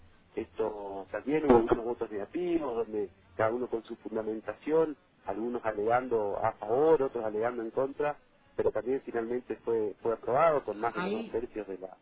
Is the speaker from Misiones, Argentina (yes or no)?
yes; Alem, Misiones, Argentina; yo como presidente del partido que soy de Alem